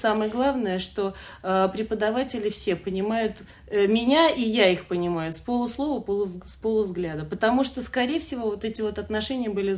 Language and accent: Russian; Ramenskoye, Moscow Oblast, Russia; я родилась в Раменском. И всю жизнь я провела в Раменском.